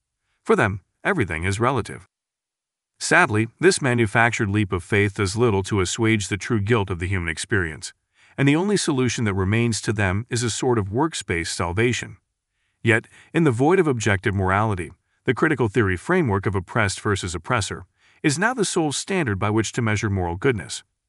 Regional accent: Michigan, United States; when I later began teaching in my home state of Michigan.

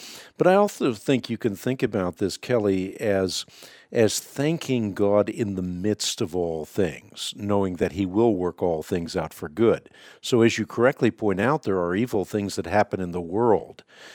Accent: Netherlands; first language Dutch; English is a second language; I'm Dutch, and so that's my first language.

